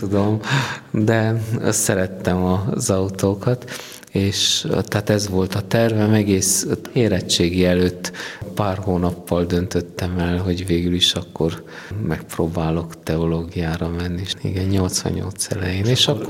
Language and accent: Hungarian; Brașov, Brașov County, Romania; Brassóból, a városból származok, igen.